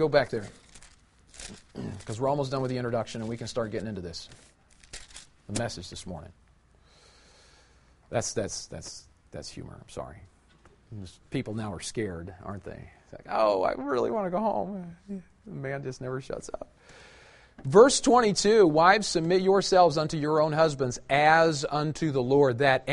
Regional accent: Belton, Missouri, United States; Growing up in Belton, Missouri.

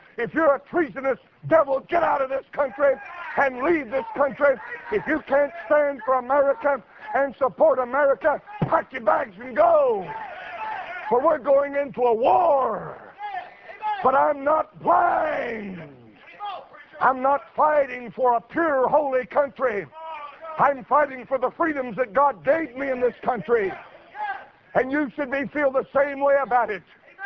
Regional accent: United States; But it's still my country. And I'm an American. And I was born and raised here.

